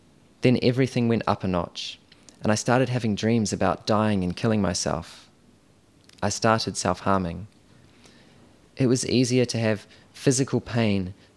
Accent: Auckland, New Zealand; I grew up in Auckland in a very Christian family. I was the oldest, the only boy of three younger sisters.

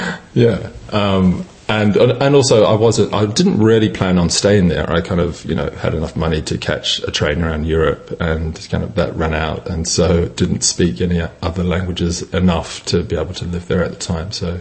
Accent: Wellington, New Zealand; moved away; I grew up, I'm from New Zealand, and I grew up in the hut. Went to St. Pat's Silverstream. Yeah, then I moved to London. Well, actually moved to Auckland in 95 and then London in 97.

